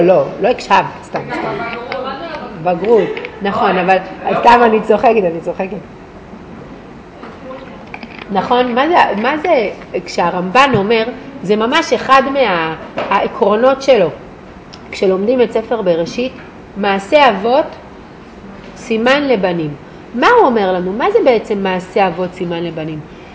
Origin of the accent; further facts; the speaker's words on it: Kiryat Gat, Southern District, Israel; עד שהתחתנתי הייתי פה פעם אחת, באמת. זה היה ועד אני מקריית גת, מי שישמע 40 דקות מכאן.